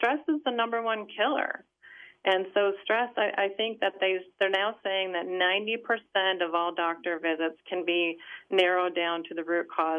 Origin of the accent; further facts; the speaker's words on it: Detroit, Michigan, United States; I was born in the Dearborn Heights area near outside of Detroit. My parents were born in Detroit. My grandparents were born in Detroit.